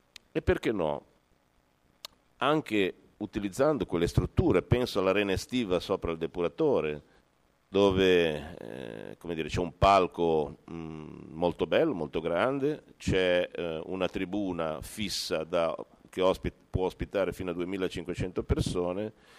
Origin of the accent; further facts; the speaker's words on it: Genoa, Liguria, Italy; io da ponentino ritengo che prima sono ponentino, poi sono genovese, poi sono ligure